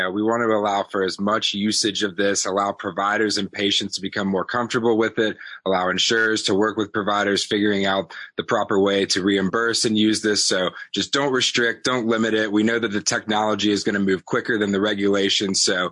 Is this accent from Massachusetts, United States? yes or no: no; North Carolina, United States; I'm from North Carolina, and we have one of the largest rural populaces in the entire country.